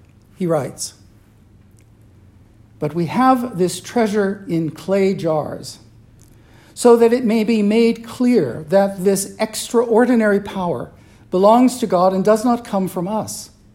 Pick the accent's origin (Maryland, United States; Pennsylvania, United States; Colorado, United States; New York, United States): Colorado, United States; Colorado Springs; I grew up in Colorado Springs, where the Great Plains meet the Front Range of the Rocky Mountains at the foot of Pikes Peak.